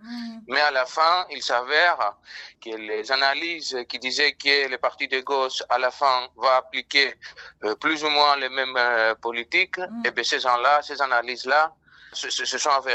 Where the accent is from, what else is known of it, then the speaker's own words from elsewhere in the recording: Athens, Attica, Greece; French is a second language; now in France; j'habite en France depuis 20 ans, je travaille dans le secteur du social, je viens de Grèce, je viens d'Athènes, et voilà.